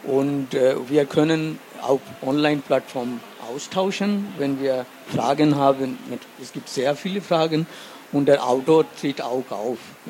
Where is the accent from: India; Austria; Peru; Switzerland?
India; West Bengal; Es gibt keine Theatergruppe bei uns in Westbengalen, mindestens auch in Bangladesch, die sich einmal nicht mit einem Theaterstück von Bertolt Brecht beschäftigt hat